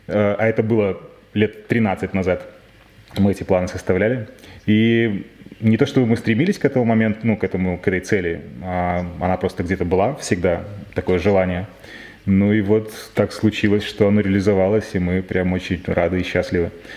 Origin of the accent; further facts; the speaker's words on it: Minsk, Belarus; Я из Минска.